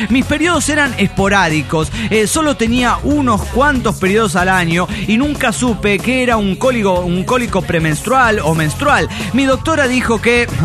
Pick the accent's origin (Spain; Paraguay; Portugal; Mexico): Mexico; Cancún, Quintana Roo; Hola amigos … de Cancún